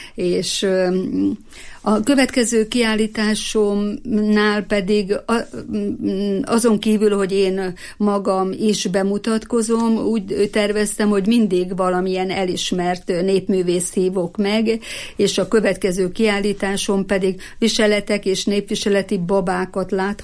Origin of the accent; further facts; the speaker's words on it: Fedémes, Heves, Hungary; born there; now in Eger, Hungary; Én Fedémesre születtem, ott láttam meg a napvilágot. Igaz, hogy már sokkal több éve itt Egerbe érek, mert 55 éve már, hogy egri vagyok, de mégis Fedémesének tartom magam. Oda születtem